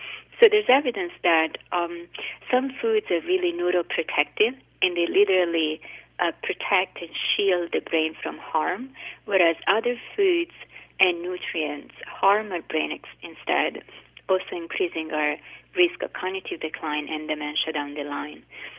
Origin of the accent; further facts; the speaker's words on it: Italy; also born or lived in United States; I grew up in Italy, and I can attest to how different the diet there is from the United States, and I lived in the States long enough to really appreciate the difference.